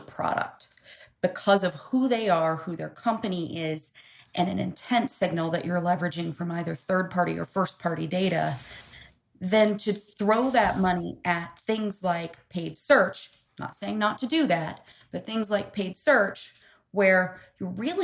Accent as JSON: {"language": "English", "region": "Kentucky", "country": "United States", "said": "I'm originally from Kentucky, and so that's bourbon country."}